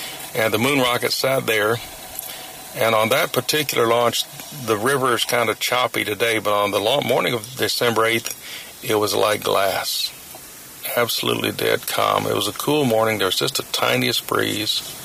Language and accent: English; Florida, United States; growing up in Florida, I actually watched from my schoolroom windows over in Polk County out past Orlando.